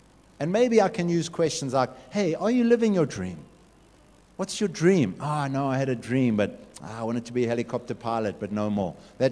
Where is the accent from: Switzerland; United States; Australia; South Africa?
South Africa; Durban, KwaZulu-Natal; born there; I mean, I was born in Durban, of all places, on the bluff.